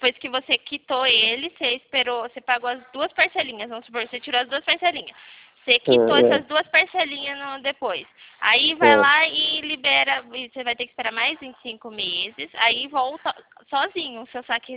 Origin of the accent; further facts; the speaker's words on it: São Carlos, São Paulo, Brazil; sou daqui de São Carlos.